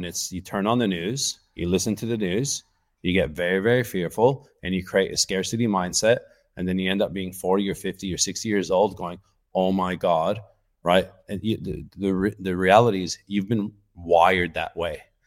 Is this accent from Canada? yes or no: yes; Canada; now in Australia; I came from Canada to Australia, knowing nobody.